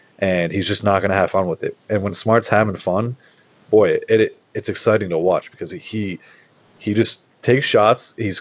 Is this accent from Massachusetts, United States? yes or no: yes; Boston, Massachusetts, United States; I mean, I'm saying this because we're from Boston. We're Boston guys